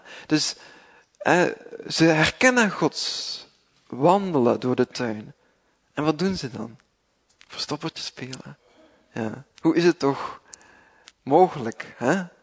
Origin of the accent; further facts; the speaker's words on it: Flanders, Belgium; zeker wij als Vlamingen, ja, hebben daar wat extra last van, lijkt het.